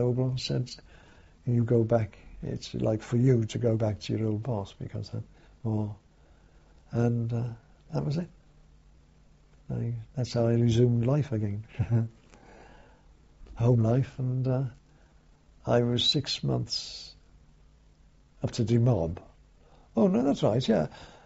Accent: Liverpool, North West England, United Kingdom; I was waiting for demob in my hometown, Liverpool.

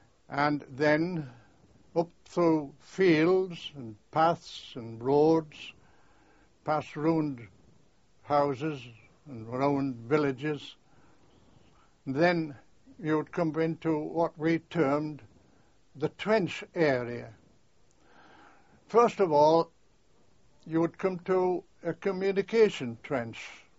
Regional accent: North East England, United Kingdom; And if you happen to meet another Northumberland, well, of course, that was your home.

